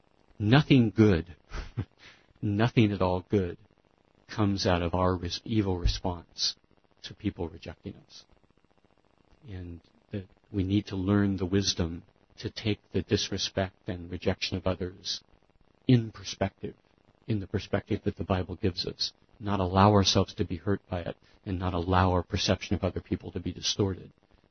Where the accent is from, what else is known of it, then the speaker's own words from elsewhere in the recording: Staten Island, New York, United States; I grew up in Staten, and my grandparents lived about a block away from the Catholic Church.